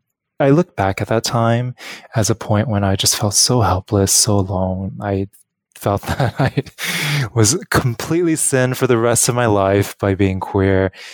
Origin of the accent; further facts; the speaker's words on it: Los Angeles, California, United States; now in New York City, United States; So I am from Los Angeles, born and raised. I went to school in San Diego, and I have since then traveled around the world and ended up in New York City.